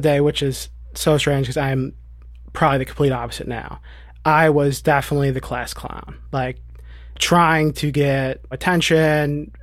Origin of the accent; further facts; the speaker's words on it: Detroit, Michigan, United States; I'm 28 years old. I'm from Detroit, Michigan. Just recently engaged, a real estate agent in Detroit.